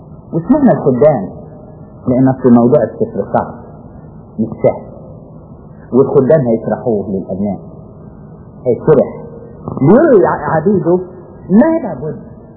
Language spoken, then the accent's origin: Arabic; Upper Egypt, Egypt; الواحد بيستغرب عندنا في الصعيد